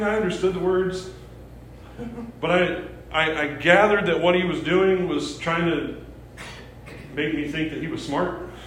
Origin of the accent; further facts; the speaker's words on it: Missouri, United States; but I'm from Missouri. That's my excuse.